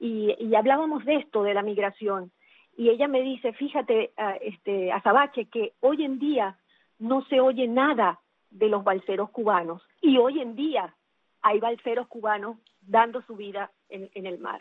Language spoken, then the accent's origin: Spanish; Venezuela; somos muchos los venezolanos que todavía estamos siendo voz, pero deberíamos ser más